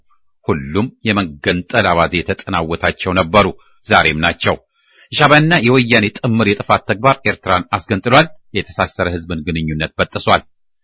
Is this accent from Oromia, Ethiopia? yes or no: yes; Oromia, Ethiopia; እኔ ተወልጄ ያደግኩት በኢሉባቦር ነው። ኦሮሞ ነኝ። በኦሮሞነቴ በኢትዮጵያዊነቴም ኩሩ ነኝ።